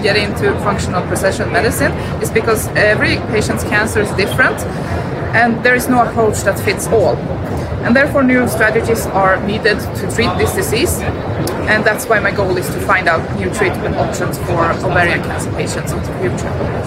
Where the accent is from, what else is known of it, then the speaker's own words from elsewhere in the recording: Stockholm, Stockholm County, Sweden; English is a second language; I come from Sweden, Stockholm